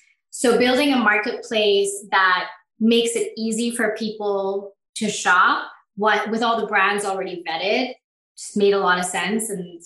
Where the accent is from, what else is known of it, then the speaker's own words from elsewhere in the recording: Bangladesh; Yeah, so I'm originally from Bangladesh, which is the world's second largest garment manufacturer, second to China.